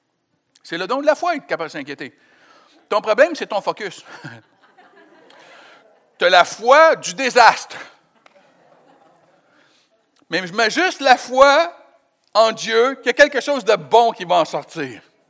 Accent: Quebec, Canada; en tant que Québécois

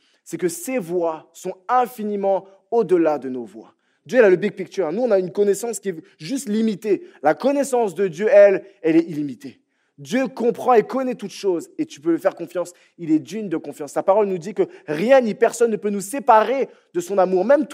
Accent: France; now in Canada; Comme vous l'entendez à mon accent, moi je viens de la France, ça fait à peu près 10-11 ans que je suis ici au Québec.

